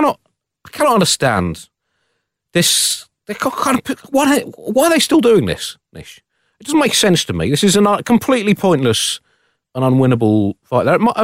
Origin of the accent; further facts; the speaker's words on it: London, United Kingdom; Or I was not thinking, as a Londoner, right, I hope the mayor gets a bit creative on this one.